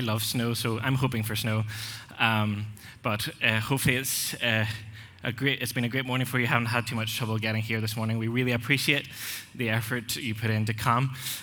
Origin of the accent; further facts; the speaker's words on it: Ilo, Moquegua, Peru; I grew up as a missionary kid in South America, and I had the blessing of growing up in a small port town called Ilo